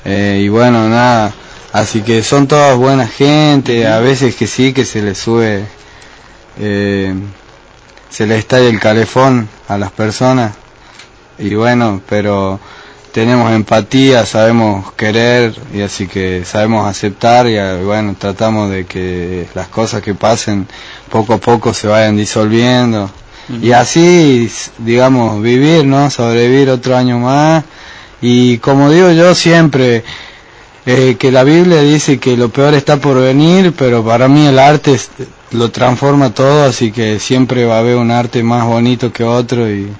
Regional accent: San Fernando del Valle de Catamarca, Catamarca, Argentina; soy de acá de Catamarca de San Fernando, de los barrios y del centro

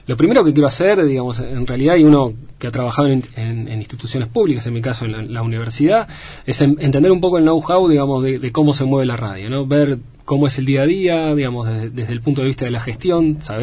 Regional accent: Buenos Aires, Argentina; moved away; soy porteño también en recuperación

